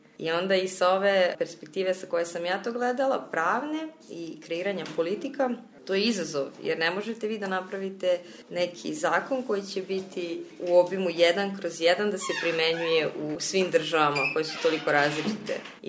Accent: Kovačica, Vojvodina, Serbia; pošto dolazim iz Kovačice pokrivam slovački jezik

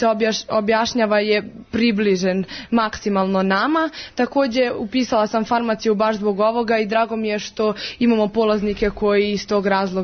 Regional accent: Bela Crkva, Vojvodina, Serbia; dolazim iz Bele Crkve.

